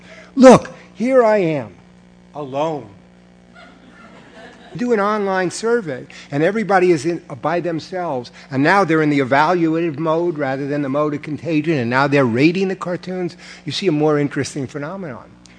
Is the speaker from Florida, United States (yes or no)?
no; New York, United States; I can talk loud enough. I'm from New York. I don't need a microphone.